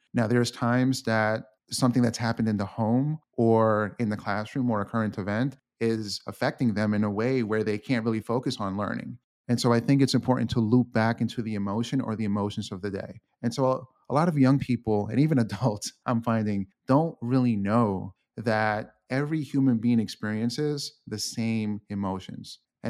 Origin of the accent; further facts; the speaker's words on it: Queens, New York, United States; So for example, I grew up in Queens, and so my anxiety and fear was really over bullies.